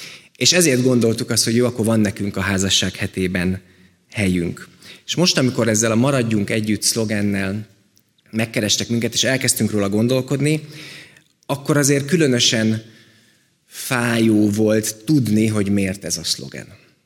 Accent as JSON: {"language": "Hungarian", "town": "Miskolc", "region": "Borsod-Abaúj-Zemplén", "country": "Hungary", "tie": "born or raised there", "said": "mi mind a ketten miskolciak vagyunk, én az avasi lakótelepen nőttem fel, ami nagyon ugyanígy néz ki"}